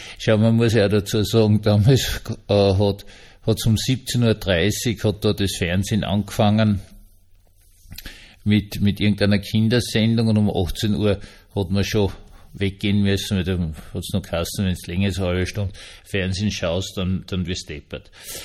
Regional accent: Vienna, Austria; ich bin ja Wiener, ich wohne ja normalerweise in der Stadt drin.

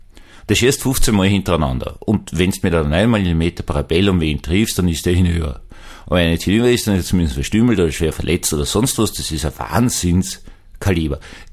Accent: Vienna, Austria; Ich bin Wiener, ich sehe das nicht.

